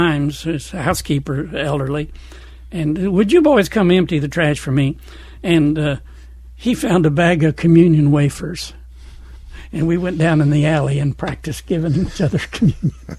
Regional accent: Ireland; And then, you know, I'm Irish.

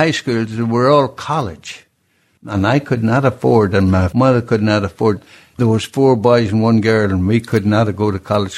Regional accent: Armagh, Northern Ireland, United Kingdom; It was in the south of my hometown, Armagh, where the border was, crossing from the north to the south.

